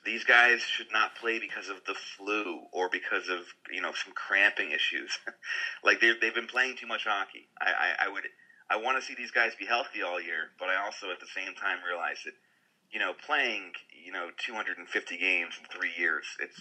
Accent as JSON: {"language": "English", "region": "Pennsylvania", "country": "United States", "said": "I watch football very sparingly because I'm from Western PA, so it's the rules."}